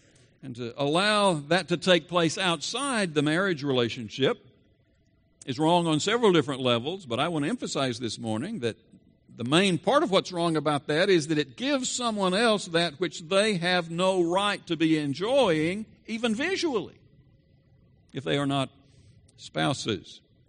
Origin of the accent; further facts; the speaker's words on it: the South, United States; I'm a Southerner.